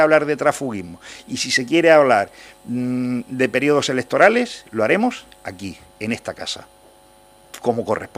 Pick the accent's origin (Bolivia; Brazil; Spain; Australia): Spain; Region of Murcia; somos los murcianos, el 1,5 millón de murcianos que estamos representados en esta asamblea